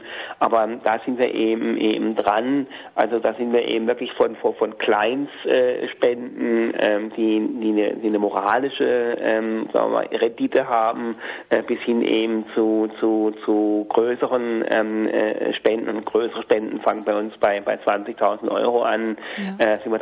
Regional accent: Hamburg, Germany; ich jetzt also als Hamburger an den Oberbürgermeister schreiben

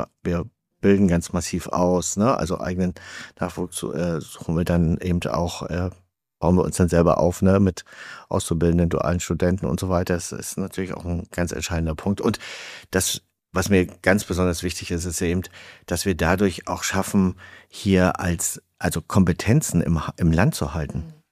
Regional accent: Zarrentin am Schalsee, Mecklenburg-Vorpommern, Germany; Aus Zarrentin am Schalsee.

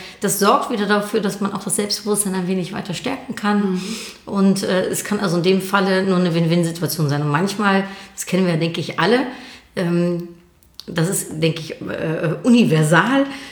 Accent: Netherlands; German is a second language; Ich bin Niederländerin.

